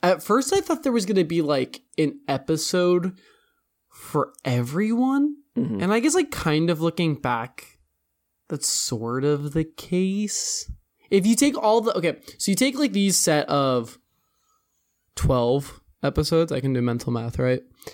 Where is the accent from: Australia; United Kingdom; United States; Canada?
United States; As an American, it's got to be Kanaka Clancy related, right?